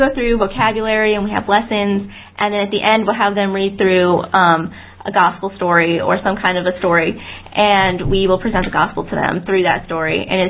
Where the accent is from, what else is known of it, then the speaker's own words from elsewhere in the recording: United States; now in England; as I said before, I am American, and so we don't have the accents of the English